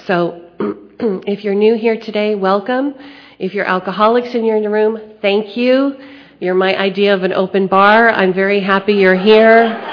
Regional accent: Los Angeles, California, United States; also born or lived in Beverly Hills; And I grew up in Los Angeles. I didn't want for anything materially.

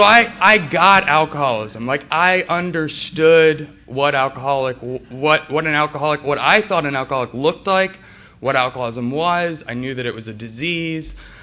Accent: Marietta, Georgia, United States; also born or lived in Atlanta; So I was born here in Atlanta, in Piedmont Hospital. I grew up in Marietta.

